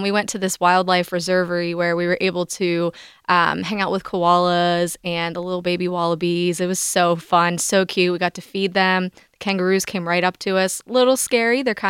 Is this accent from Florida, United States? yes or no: no; Pittsburgh, Pennsylvania, United States; and we're from Pittsburgh and it's cold